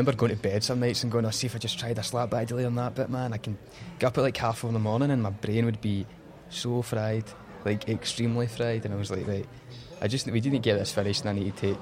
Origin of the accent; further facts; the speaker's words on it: Motherwell, Scotland, United Kingdom; but I was from Motherwell, man, Lanarkshire, PC DJs through the roof, man.